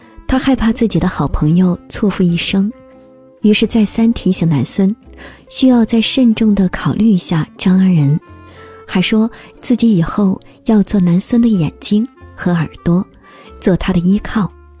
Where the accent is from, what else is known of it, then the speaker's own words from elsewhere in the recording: Guangdong, China; 我们都在广东的小城市长大，从初中开始就认识了